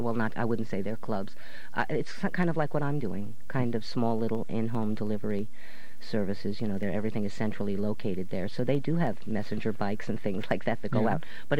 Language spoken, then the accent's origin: English; New York, United States; I know, I'm from New York, so I know what it's like to see people sleeping on the grates to get a little bit of heat to stay warm.